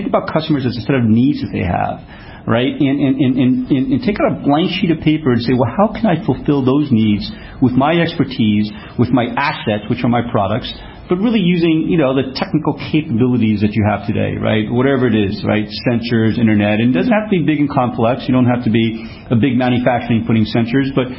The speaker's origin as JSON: {"language": "English", "region": "New York", "country": "United States", "lives_now": "California, United States", "said": "If they grew up with the New York Times, as a New Yorker myself, I still consume, or I still read the New York Times in California because I have a harder time, you know, reading a paper that I didn't grow up with."}